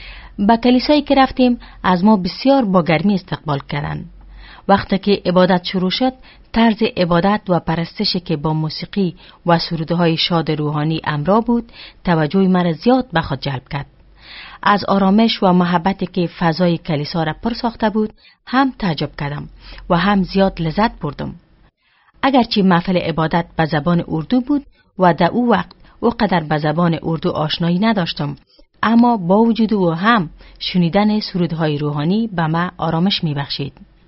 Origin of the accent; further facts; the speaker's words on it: Afghanistan; ما از افغانستان استم و در یک خانواده روشنفکر به دنیا آمدیم و کلان شدیم.